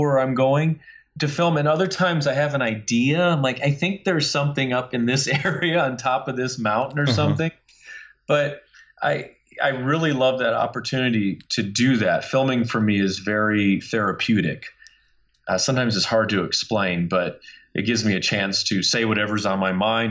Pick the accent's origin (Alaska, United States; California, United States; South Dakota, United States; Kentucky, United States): California, United States; also born or lived in Wisconsin; You know, I grew up in California and Wisconsin and being outside playing.